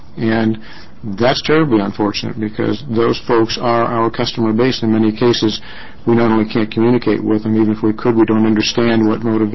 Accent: Hillsboro, Oregon, United States; I grew up in the Hillsborough area, and when I was going to high school, the largest ethnic community was Dutch.

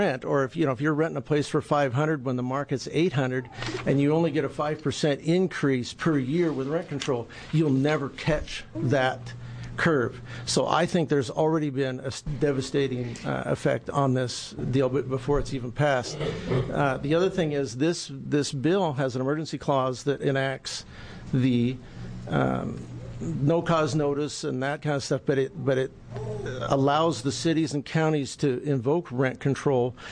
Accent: Bend, Oregon, United States; I come over from Bend today. My wife and I are native Bendites.

